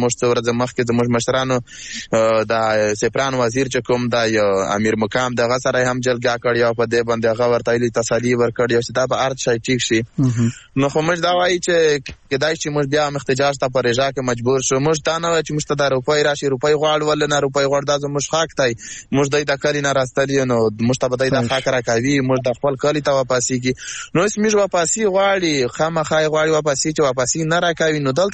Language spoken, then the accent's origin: Pashto; Khyber Pakhtunkhwa, Pakistan; now in Afghanistan; موږ د وزیرستان ډیپیز یو کنه. نو هغه موږ چې کډوال شو د وزیرستان افغانستان ته، بیا دلته راغلو